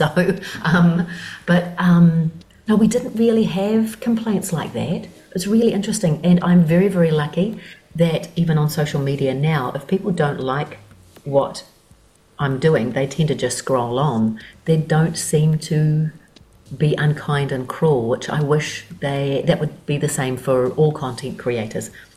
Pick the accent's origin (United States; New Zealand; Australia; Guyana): New Zealand; Kaikohe, Northland; I grew up in Kaikoi in the far north